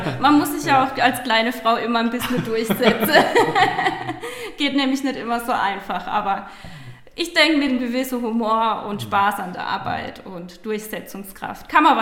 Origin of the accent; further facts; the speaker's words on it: Eichstätt, Bavaria, Germany; ich komme direkt aus Eichstätt. Ich bin hier schon sehr lang verwurzelt. Meine Eltern kommen von hier.